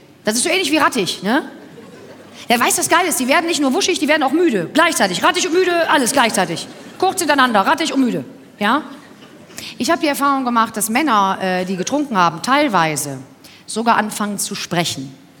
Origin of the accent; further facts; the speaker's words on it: Cologne, North Rhine-Westphalia, Germany; Und wir sind aus Köln.